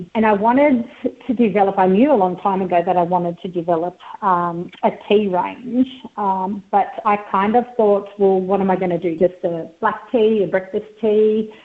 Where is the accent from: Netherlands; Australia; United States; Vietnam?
Australia; Wellington, New South Wales; I'm Wiradjuri. I'm born and bred in the best little town in Central West, New South Wales, called Wellington. My people are Binjeng people, and Binjeng actually means valley in Wiradjuri.